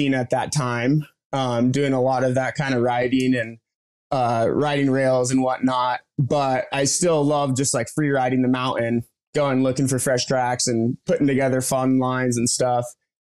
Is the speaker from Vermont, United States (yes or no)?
yes; Vermont, United States; you know, yeah, definitely just like hardened you as a rider growing up in the East Coast. I feel like, you know, totally, to the cold as well. It's freezing up there in Vermont